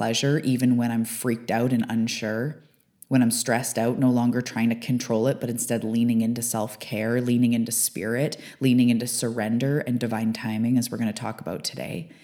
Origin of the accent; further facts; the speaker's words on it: British Columbia, Canada; I am a Canadian. I'm living on the west coast of Canada.